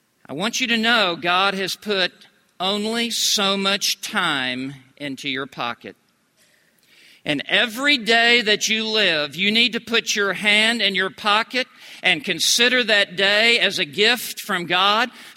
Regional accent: Memphis, Tennessee, United States; I grew up in Memphis, Tennessee. I went out to West Texas, to Texas Tech, to go to college.

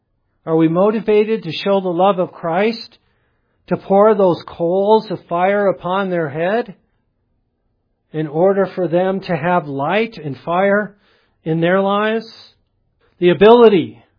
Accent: Michigan, United States; I was from Michigan, and so Michigan is like here, right? In the winter, it's cold.

